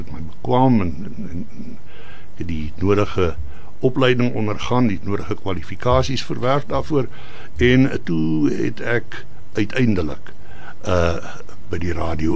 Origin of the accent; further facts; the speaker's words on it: Nelspruit, Mpumalanga, South Africa; born there; Ek was, toe ek terugkom in Nelspruit. Ek is gebore in Nelspruit.